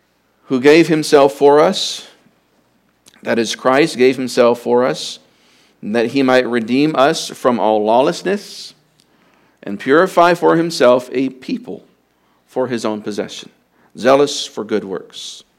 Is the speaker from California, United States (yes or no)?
yes; Vallejo, California, United States; For me, growing up in Vallejo, there was a specific, oh, you're from Vallejo.